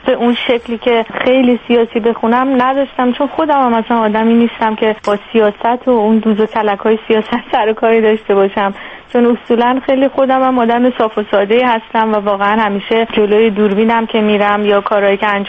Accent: Iran; منم به عنوان یه ایرانی که خارج از کشورم

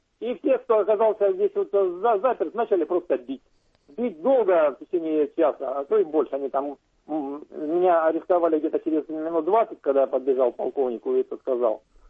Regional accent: Ukraine; я сам родом с Украины, там вырос

